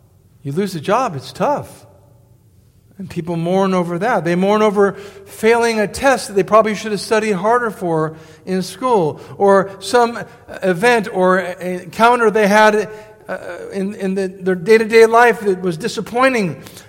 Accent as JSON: {"language": "English", "town": "Los Angeles", "region": "California", "country": "United States", "tie": "born or raised there", "said": "I mean, I saw this as growing up in Los Angeles, you know, where my dad, you know, used to produce"}